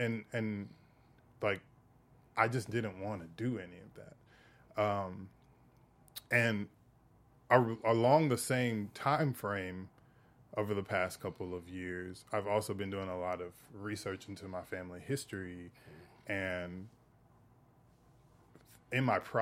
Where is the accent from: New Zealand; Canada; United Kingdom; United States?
United States; the South; Because I come from the South.